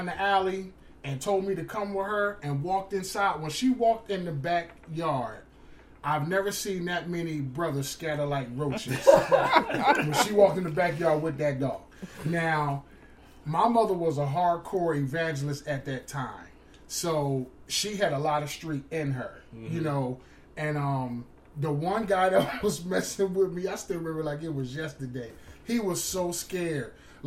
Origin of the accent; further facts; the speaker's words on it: Camden, New Jersey, United States; We live, we're from Camden, New Jersey, and, you know, they call that like Little Vietnam. It's extremely rough.